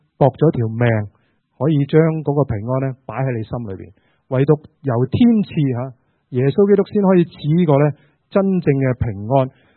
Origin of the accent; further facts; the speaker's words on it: China; 我们中国人呢见面的时候通常呢就怎样打招呼